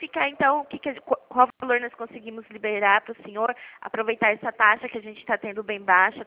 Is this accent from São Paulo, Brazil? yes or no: yes; Pirassununga, São Paulo, Brazil; eu sou daqui de Pira